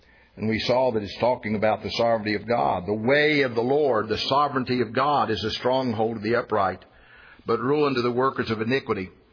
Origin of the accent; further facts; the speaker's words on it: West Virginia, United States; I never know quite sure how to pronounce it, but I'm from West Virginia, after all.